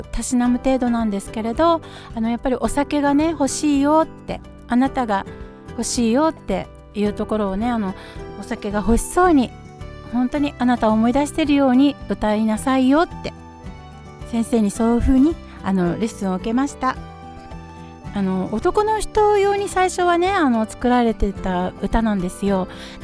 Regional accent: Setagaya, Tokyo, Japan; 実は私世田谷の育ちっていうか幼少の頃世田谷区大原で育ったんですよ。本当にね不思議なことでまた世田谷に戻ってくる形で

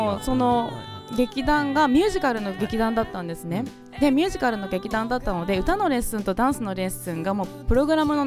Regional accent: Miyazaki, Japan; now in Tokyo, Japan; 私はですね、宮崎出身で、今そうですね、東京に出てきて約10年ぐらいになります。

